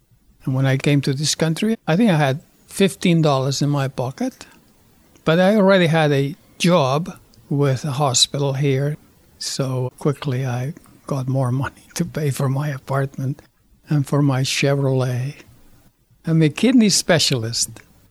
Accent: Spain; moved away; I'm from Spain. I've been here since 1967, so it's 42 years, I guess. I moved from Spain on the 12th of October, 1967, Columbus Day.

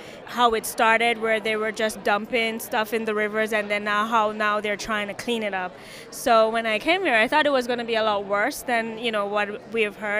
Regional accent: Jamaica; now in Pittsburgh, United States; I'm from Jamaica.

